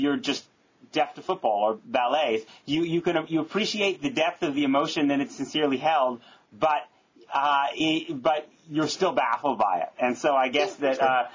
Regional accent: Boston, Massachusetts, United States; now in Washington, United States; I am a Bostonian who moved to Washington

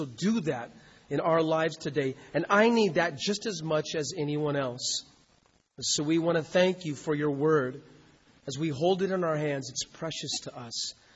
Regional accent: Medford, Oregon, United States; I am from Medford, Oregon.

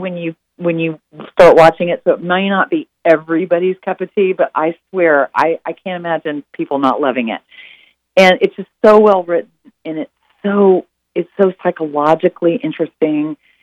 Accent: Texas, United States; and I am from Texas

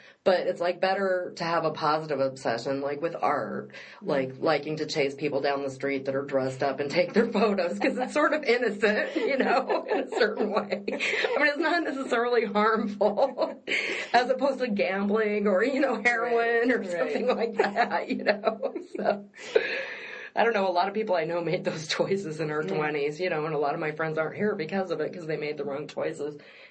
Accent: Omaha, Nebraska, United States; I grew up in Omaha, and the Bohemian Cafe was my father's favorite place to eat.

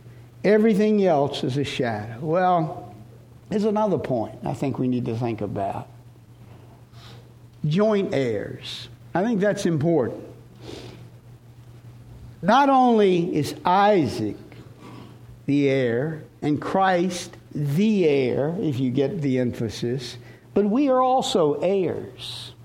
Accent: Henrico, Virginia, United States; I was a suburbanite from Henrico, grew up right in this area.

